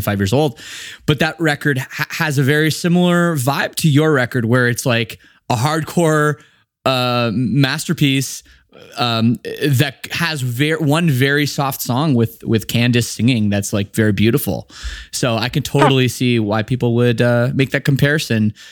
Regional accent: Canada; you know, I grew up in Canada

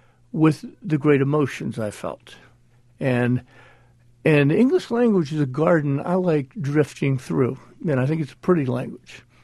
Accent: the South, United States; because I grew up in the Jim Crow South. I grew up with separate water fountains, back of the bus

